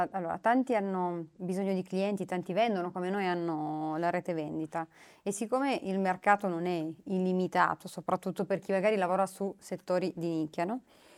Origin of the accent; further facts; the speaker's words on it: Romania; e pensa che sono rumena